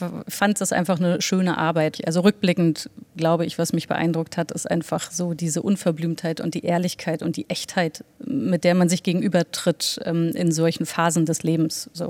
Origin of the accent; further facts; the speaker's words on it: Berlin, Germany; also ich bin ja in Berlin groß geworden und eben nicht in den allerschönsten Bezirken